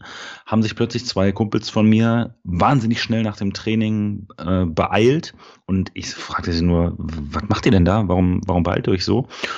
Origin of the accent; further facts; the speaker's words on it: Berlin, Germany; ich bin im schönen Berlin-Spandau geboren. Bin dort auch aufgewachsen, später nach Charlottenburg gezogen, Charlottenburg-Wilmersdorf. Und ja, habe mir so das Berlin immer weiter so zu meinem gemacht, also so ein bisschen den Horizont erweitert. Und zum Studium bin ich dann aber nach Dortmund gekommen.